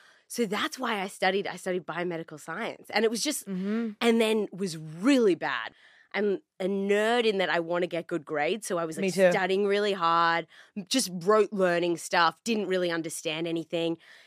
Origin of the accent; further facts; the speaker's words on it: Melbourne, Victoria, Australia; because now I live in Melbourne, like, back in my hometown